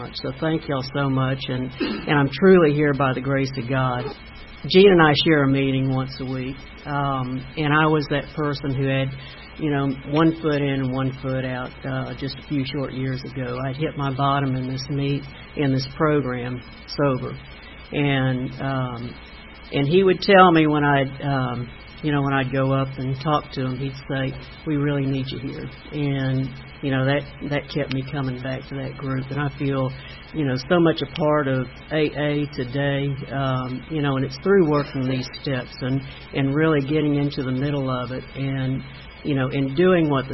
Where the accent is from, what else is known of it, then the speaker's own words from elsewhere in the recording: Texas, United States; And I'm also a Texan. Isn't that funny? A lot of drinking going on in Texas. And I'm glad to be here in Georgia, too.